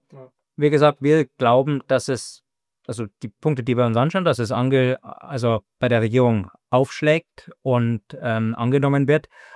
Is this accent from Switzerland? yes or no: no; United Kingdom; German is a second language; Ich komme aus Großbritannien, da ist es noch weniger